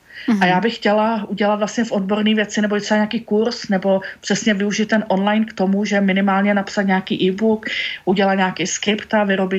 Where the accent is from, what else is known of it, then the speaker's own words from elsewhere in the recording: Zlín Region, Czechia; now in Prague, Czechia; A tím, jak vlastně pocházím z Valašska, odjela jsem do Prahy a byla jsem tady sama